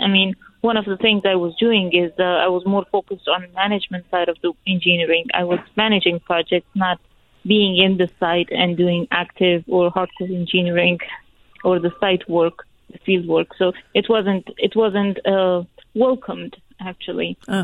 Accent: Afghanistan; I was born and raised in Afghanistan, and 20 years ago, in the previous regime of Taliban, I was a fifth grade student.

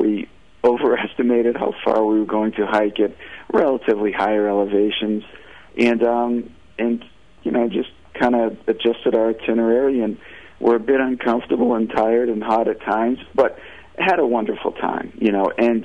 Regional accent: Massachusetts, United States; Well, I grew up in Massachusetts

